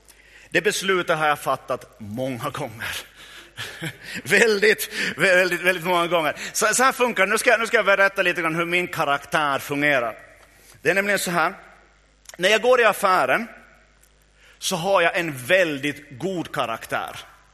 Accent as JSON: {"language": "Swedish", "country": "Finland", "said": "Och det där tycker jag vi ska ändra på som finländare."}